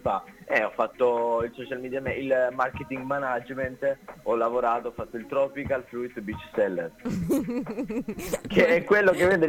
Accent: Apulia, Italy; io sono del sud, sono salentino

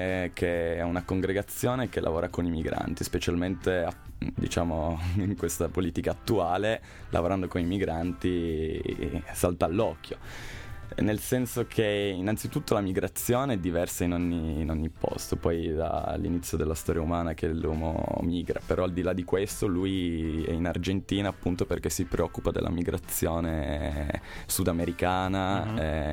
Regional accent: Sant'Ambrogio, Piedmont, Italy; vengo da Val di Susa, Sant'Ambrogio, sono di là.

